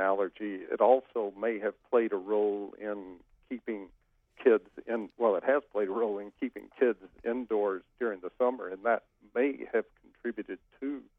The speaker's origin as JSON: {"language": "English", "region": "Georgia", "country": "United States", "tie": "born or raised there", "said": "I grew up in Georgia, and Atlanta has always had some of the worst traffic anywhere."}